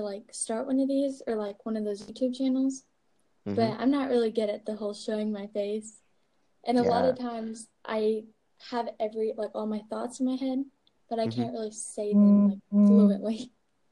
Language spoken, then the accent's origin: English; United States; from the US. Yeah.